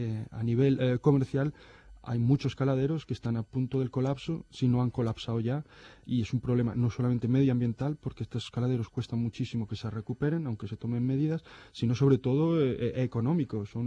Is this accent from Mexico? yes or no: no; Galicia, Spain; de las cuales a mí me ha tocado vivir, creo recordar que 4, como gallego